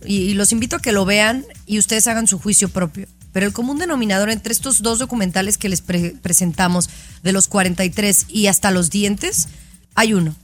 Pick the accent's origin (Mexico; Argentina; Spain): Mexico; es importante que como mexicanos